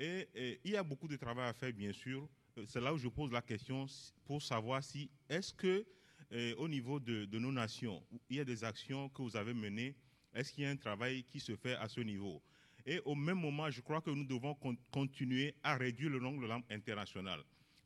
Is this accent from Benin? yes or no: yes; Benin; je viens du Bénin.